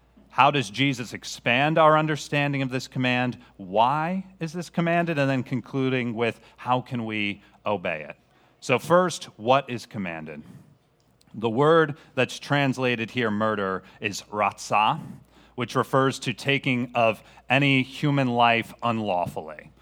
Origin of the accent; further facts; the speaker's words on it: Connecticut, United States; also born or lived in Birmingham, Alabama / Charlotte, North Carolina; So I grew up in Connecticut, but spent 9 years of my adult life below the Mason-Dixon. Spent 5 years in Birmingham, Alabama, 4 years in Charlotte, North Carolina.